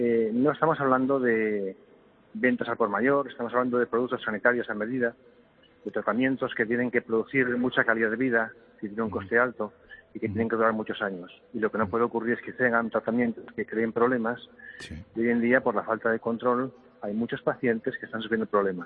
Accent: Asturias, Spain; Yo soy asturiano y soy de Tierrina.

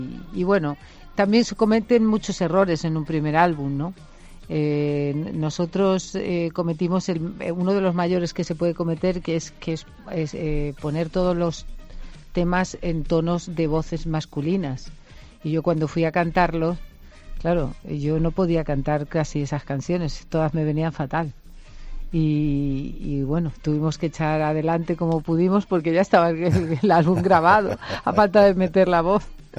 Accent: Yecla, Region of Murcia, Spain; yo me crié en Yecla

